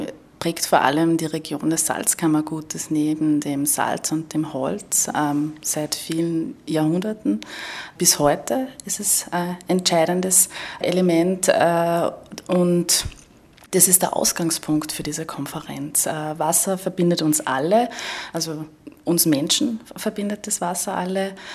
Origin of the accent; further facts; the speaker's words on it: Wels, Upper Austria, Austria; now in Vienna, Austria; Ich bin in Wels geboren und in der Welser Gegend aufgewachsen und habe dann im In- und Ausland studiert, lebe in Wien.